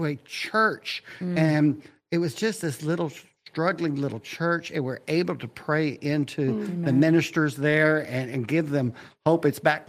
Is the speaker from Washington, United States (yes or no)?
no; Texas, United States; I grew up in West Texas and that was normal.